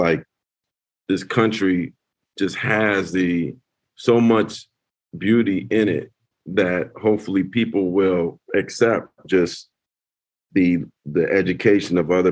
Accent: San Jose, California, United States; When I was a kid growing up in San Jose, California, at that time, San Jose, it was and still is one of the most diverse cities in the country.

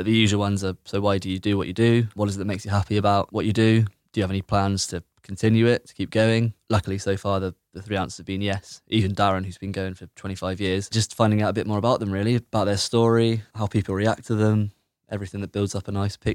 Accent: Bristol, South West England, United Kingdom; As you can tell, I'm from Bedminster, which is why a lot of these are Bedminster focused.

